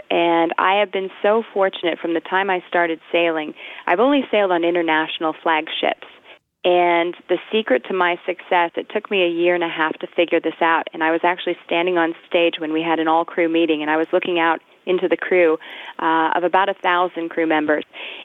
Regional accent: Augusta, Georgia, United States; also born or lived in San Francisco / Michigan / London / Texas; I mostly grew up in Augusta, Georgia.

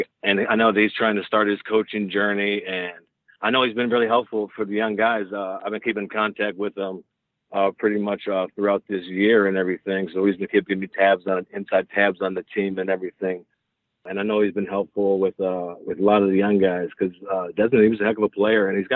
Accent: Cleveland, Ohio, United States; moved away as an adult; now in Los Angeles, United States; And honestly, I'm from Cleveland, Ohio, and I was just done with the the brutal winters and coming out to LA for the first time.

